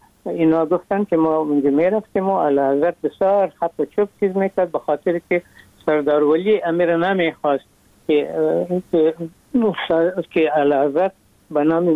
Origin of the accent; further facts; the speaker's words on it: Afghanistan; اونام به این امید که گویا ما از افغانستان آمدیم